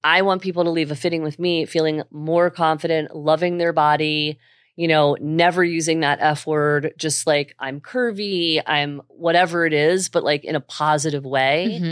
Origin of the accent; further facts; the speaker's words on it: Philadelphia, Pennsylvania, United States; I'm from Philly. So it's like where I grew up in like normal.